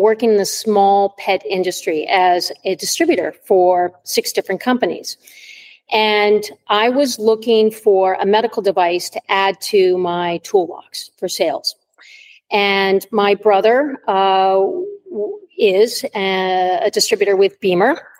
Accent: Massachusetts, United States; I have a background with horses. I grew up riding them in Massachusetts and gave it up in college.

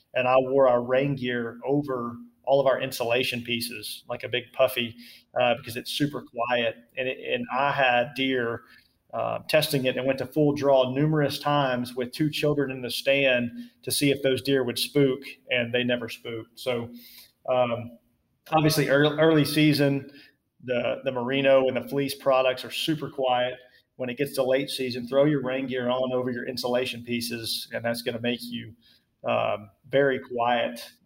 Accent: Arkansas, United States; And I grew up in Arkansas wearing super heavy clothing before we had technical outerwear.

